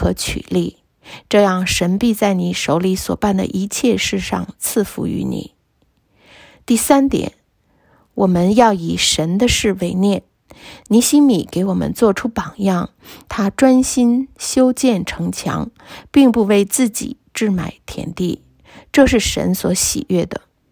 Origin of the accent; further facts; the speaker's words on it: China; 好像我们中国人到哪儿定居，首先都要在那里买房子。